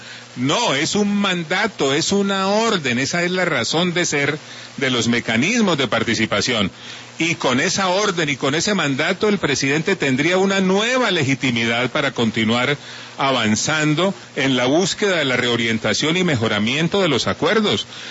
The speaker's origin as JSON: {"language": "Spanish", "country": "Colombia", "said": "¿Qué extrañé yo como colombiano?"}